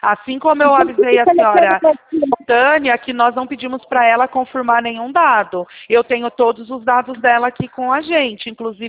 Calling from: Campinas, São Paulo, Brazil; Nós somos da cidade de Campinas, São Paulo.

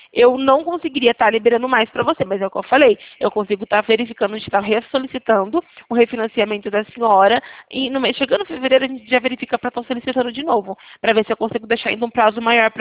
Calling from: Campinas, São Paulo, Brazil; Eu falo aqui, na verdade, de Campinas.

